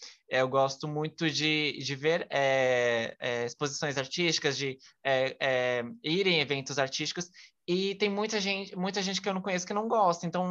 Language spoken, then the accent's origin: Portuguese; São Paulo, Brazil; a gente mora numa cidade que é muito barulhenta, aqui, tipo, por mais que não seja o centro, eu moro na Zona Leste, né, sou de Itaquera, ZL